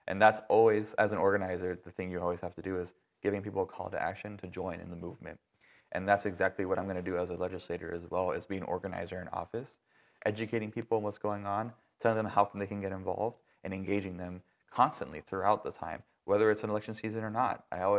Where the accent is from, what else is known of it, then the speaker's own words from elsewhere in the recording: Georgia, United States; I love Georgia. It's my home state. I was born and raised here, so...